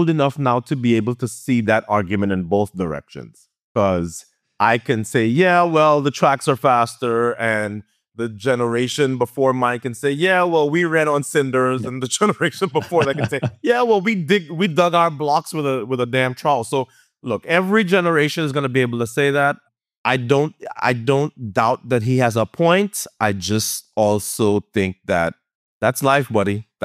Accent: Trinidad & Tobago; now in Queens, United States; I was born the same year as hip hop, 73. I moved from Trinidad to Queens, New York.

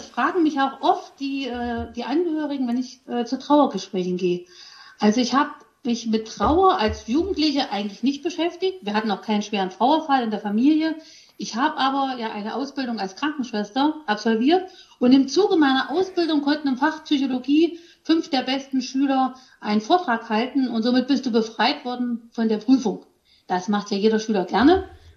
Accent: Bad Langensalza, Thuringia, Germany; born there; Okay, also ich bin gebürtige Bad Langensalzerin. Vor 50 Jahren hier in dieser Stadt habe ich das Licht der Welt erblickt.

